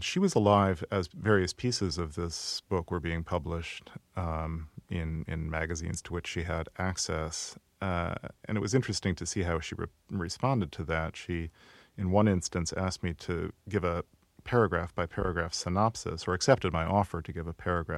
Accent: Midwest, United States; that I saw a lot of when I was growing up in the Midwest.

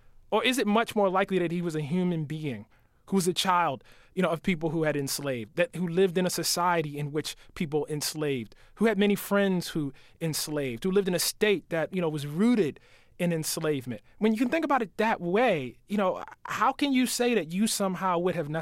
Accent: Maryland, United States; You know, I'm from Maryland. My family's from the Eastern Shore of Maryland

